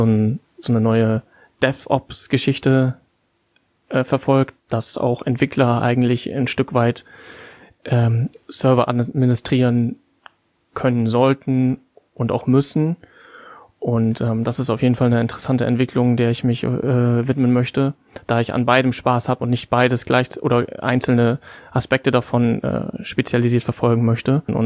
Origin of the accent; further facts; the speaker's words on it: Bremerhaven, Bremen, Germany; Und somit habe ich mich dann entschlossen, wieder zurück in meine Heimat zu gehen und an der Hochschule Bremerhaven mein Informatikstudium fortzusetzen.